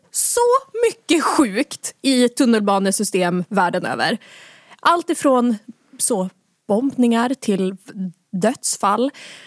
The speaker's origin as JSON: {"language": "Swedish", "region": "Norrland", "country": "Sweden", "lives_now": "Stockholm, Sweden", "said": "Jag är ju inte från den här stan. Jag har bott här i över 10 år nu, så mycket av min dialekt är borta, men jag är ju norrifrån."}